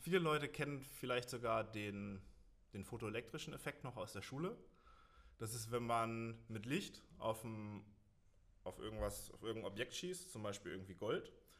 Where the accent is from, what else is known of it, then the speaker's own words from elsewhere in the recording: Hamburg, Germany; moved away as an adult; now in Konstanz, Germany; Ja, ich bin gebürtiger Hamburger. Ich bin 2012 nach Konstanz gezogen zum Physikstudium.